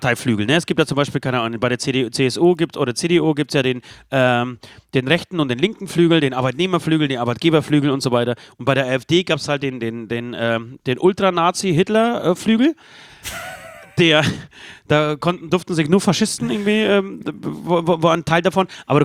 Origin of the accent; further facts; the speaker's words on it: Poland; German is a second language; mein Heimatland Polen